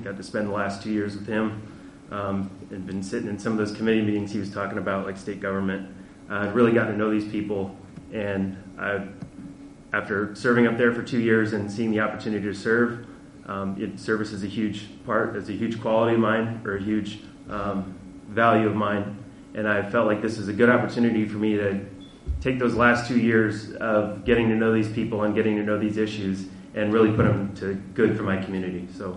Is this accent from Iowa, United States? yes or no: yes; Jefferson, Iowa, United States; I'm from Jefferson. I was born and raised there just south of town. I'm the youngest of six children. I went to Jefferson Scranton High School.